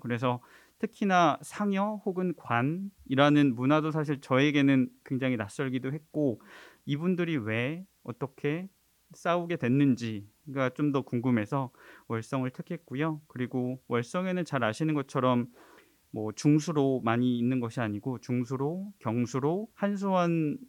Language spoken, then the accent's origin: Korean; Seoul, South Korea; 저도 서울에서 나고 자랐고 사실 밀양 그 1년 살았던 거를 빼고 나면